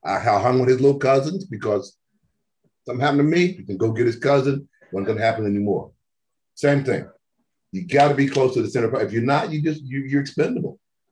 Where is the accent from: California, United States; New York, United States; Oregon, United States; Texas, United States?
New York, United States; Brooklyn; And I grew up in Brooklyn, okay.